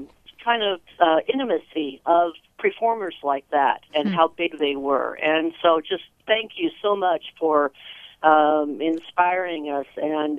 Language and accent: English; California, United States; I grew up in Southern California